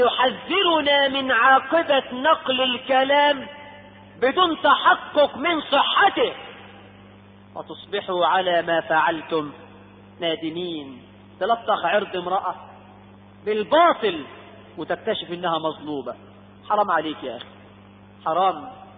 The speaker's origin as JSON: {"language": "Arabic", "country": "Egypt", "said": "عندنا في هذا البلد حقيقة احنا كمصريين"}